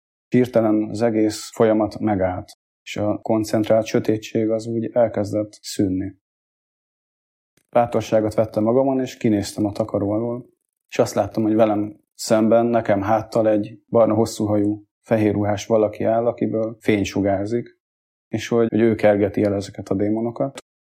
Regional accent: Dunafalva, Bács-Kiskun, Hungary; Onnantól kezdve ő lett a nevelőapám, felköltöztünk Dunafalvára.

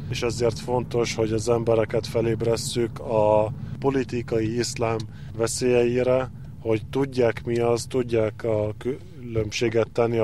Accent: Lebanon; born or raised there; also born or lived in Hungary

